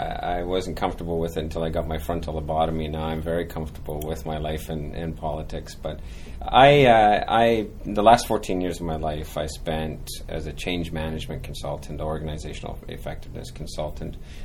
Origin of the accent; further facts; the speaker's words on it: Scotland, United Kingdom; now in Canada; I grew up in Scotland. My folks immigrated to Winnipeg, Manitoba.